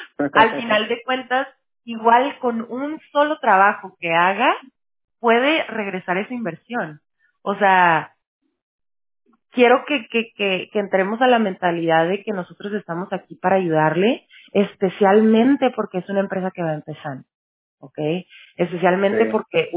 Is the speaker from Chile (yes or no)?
no; Mexico; somos mexicanos